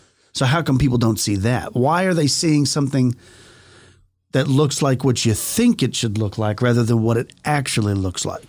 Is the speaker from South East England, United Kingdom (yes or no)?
no; Yeadon, Yorkshire and the Humber, United Kingdom; Yeadon just happens to be my hometown.